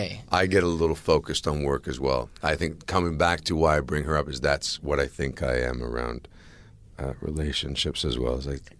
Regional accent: Toronto, Ontario, Canada; born or raised there; also born or lived in Barbados / Calgary

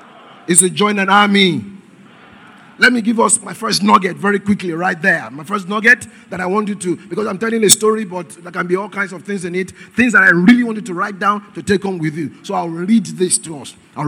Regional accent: Ekiti, Nigeria; I come from Ekiti.

